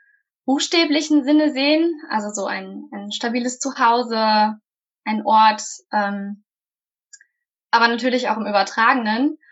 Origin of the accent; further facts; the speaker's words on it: North Rhine-Westphalia, Germany; Also momentan pendle ich sehr viel zwischen Münster und meinem Heimatdorf. Und das Referendariat würde ich ganz gerne dann hier in der Nähe am Niederrhein irgendwo machen.